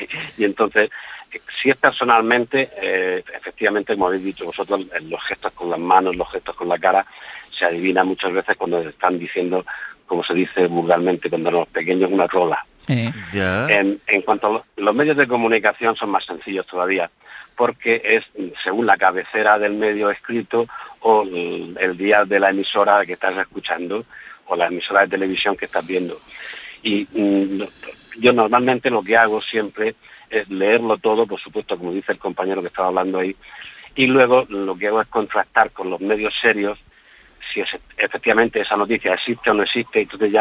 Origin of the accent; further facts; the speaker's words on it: Region of Murcia, Spain; yo soy murciano, entonces no eso del castellano